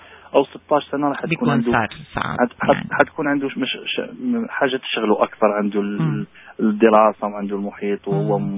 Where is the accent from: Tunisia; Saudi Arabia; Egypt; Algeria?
Algeria; إحنا أنا من الجزائر مانيش إنجليزي، إحنا فرنسي يعني نهضر فرنسي، لكن تعلمنا الإنجليزي وإحنا كبار عليه